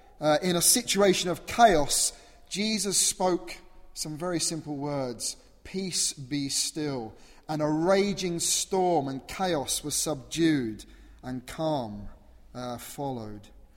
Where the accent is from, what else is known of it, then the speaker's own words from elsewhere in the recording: Croydon, London, United Kingdom; I'm from Croydon in South London.